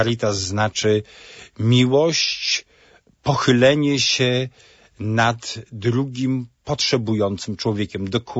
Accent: Toruń, Kuyavian-Pomeranian Voivodeship, Poland; Urodziłem się tutaj na ziemi chełmińskiej i tu wychowałem w Toruniu. W Toruniu kończyłem studia

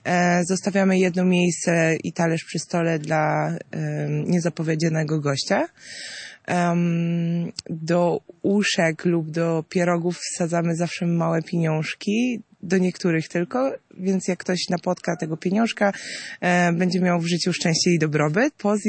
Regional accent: Dębica, Subcarpathian Voivodeship, Poland; Pochodzę z Dębicy, z Podkarpacia.

